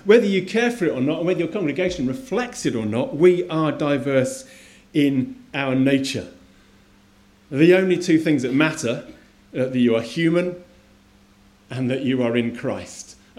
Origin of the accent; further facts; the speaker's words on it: United Kingdom; You know, I think that we as British Baptists, I think we are the outliers of the kingdom of God.